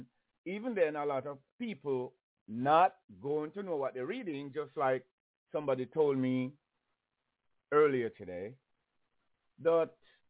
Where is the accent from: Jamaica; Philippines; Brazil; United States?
Jamaica; I grew up in Jamaica, a slavery country, where my species, or if you want to call it my race